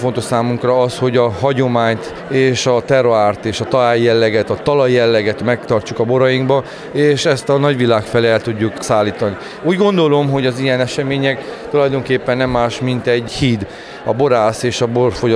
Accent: Transylvania, Romania; Erdélyi magyarok vagyunk, magyar szelleme gondolkozunk

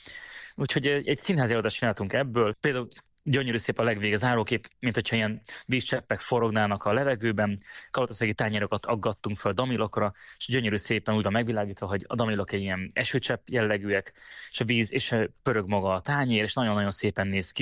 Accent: Békéscsaba, Békés, Hungary; also born or lived in Oradea; nagyon sokat töltöttem a gyerekkorom az életemet, tehát ott nevelkedtem föl, minden nyáron ott voltunk a nagyszülőknél, és nagyon sokat jártunk oda rokonokhoz, Békés Csabán éltünk, és hát rengeteget jártunk át.

